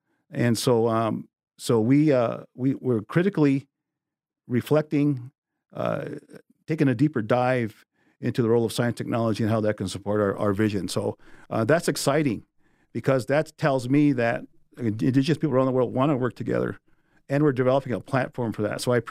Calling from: South Dakota, United States

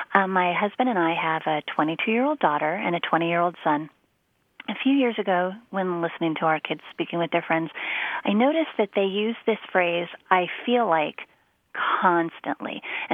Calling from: Denver, Colorado, United States; I'm calling from Denver, Colorado.

